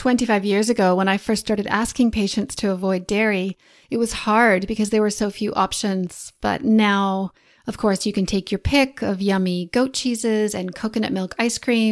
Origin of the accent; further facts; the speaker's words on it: Canada; now in Christchurch, New Zealand; I'm Canadian, but live in Christchurch, New Zealand